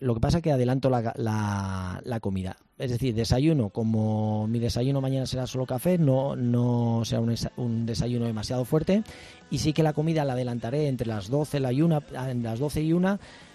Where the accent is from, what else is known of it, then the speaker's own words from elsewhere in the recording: Madrid, Community of Madrid, Spain; soy de aquí, de Madrid